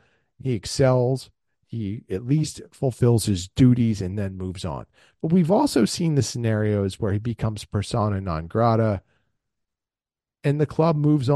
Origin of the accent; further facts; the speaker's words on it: Philadelphia, Pennsylvania, United States; I believe when I was growing up in Philly, maybe it was Channel 17 would show that during the day.